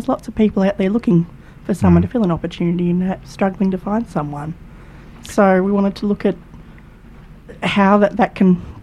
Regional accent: Belgrave, Victoria, Australia; I grew up near Belgrave, so Southern Yarra Ranges, and I've worked and lived throughout the eastern suburbs for all of my life.

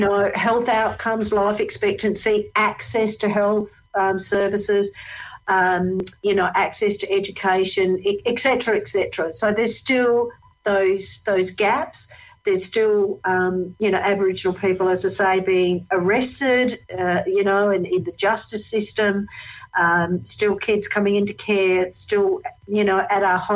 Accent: England, United Kingdom; now in Australia; And, you know, I'm actually English. I was born in England

